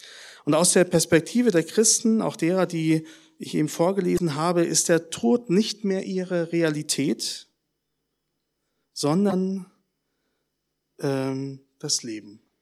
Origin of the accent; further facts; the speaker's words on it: Berlin, Germany; Ich komme aus Berlin, schon mal erwähnt.